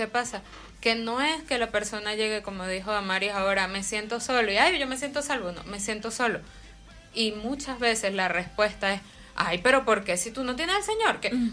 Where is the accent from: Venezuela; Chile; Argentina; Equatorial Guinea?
Venezuela; somos venezolanas ambas.